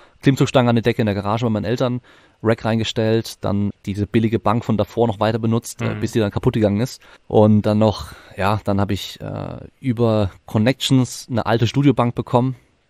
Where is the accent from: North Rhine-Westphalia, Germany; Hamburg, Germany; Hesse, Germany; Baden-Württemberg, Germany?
Baden-Württemberg, Germany; Freiburg; ich komme ursprünglich aus Freiburg sogar, aber ich war jetzt gerade im Norden.